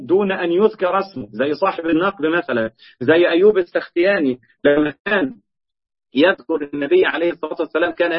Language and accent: Arabic; Egypt; عارفين أنتم في مثل عندنا في مصر يقول لك: الجوز أمي أقول له عمي.